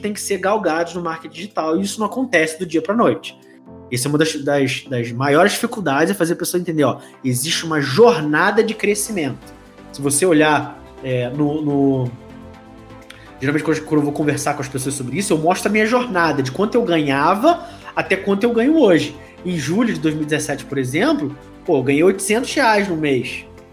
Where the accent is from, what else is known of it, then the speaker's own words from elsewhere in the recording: Rio de Janeiro, Brazil; eu sou da região do Rio de Janeiro.